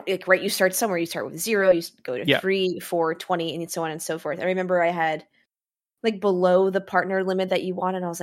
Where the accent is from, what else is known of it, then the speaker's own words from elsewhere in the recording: New York City, New York, United States; I grew up in New York City, so it was big everything.